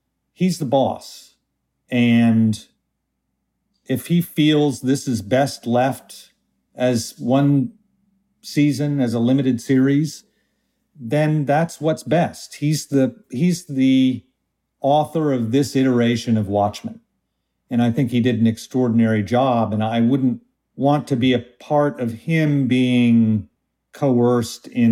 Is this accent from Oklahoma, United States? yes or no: yes; Tulsa, Oklahoma, United States; the first time I listened to … when I was growing up in Tulsa.